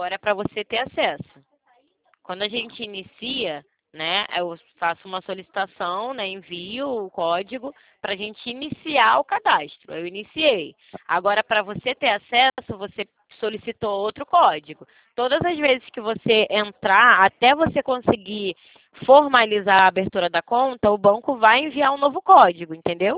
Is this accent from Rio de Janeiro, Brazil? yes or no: yes; Rio de Janeiro, Brazil; Eu sou carioca, né? Eu sou do Rio de Janeiro